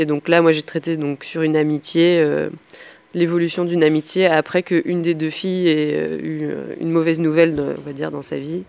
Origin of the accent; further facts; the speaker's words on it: Brest, Brittany, France; Je suis en dernière année et je viens de Brest.